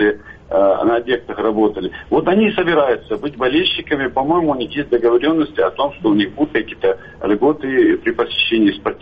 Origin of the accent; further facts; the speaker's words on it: Chechnya, Russia; Ведь мы, как бы там ни говорили, Грозная нефтяная республика, да, действительно, но мы еще аграрная республика.